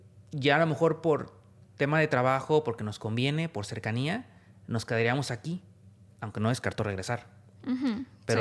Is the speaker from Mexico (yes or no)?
yes; Mexico; moved away as an adult; now in Romania; llevamos aquí 3 años uh-huh. y pues estamos contentos. A ver, nos fuimos de México también